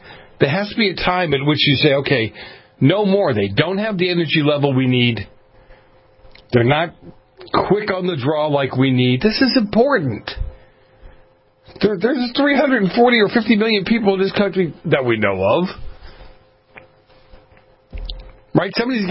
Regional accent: Boston, Massachusetts, United States; You know, I grew up in Boston, as some of you know. I grew up in a very mafia-influenced area.

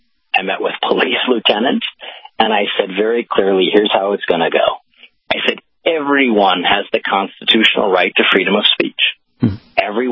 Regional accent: Missouri, United States; born or raised there

